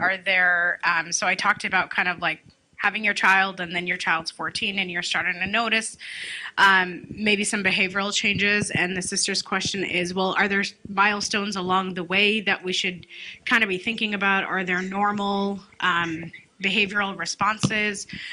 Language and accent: English; Canada; now in United States; Born and raised in Canada, I never saw people move around as much as the United States.